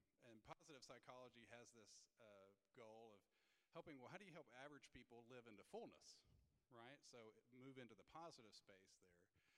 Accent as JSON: {"language": "English", "region": "the South", "country": "United States", "said": "being from the South, from the U.S., though, is that I talk real slow, so if you don't understand my accent"}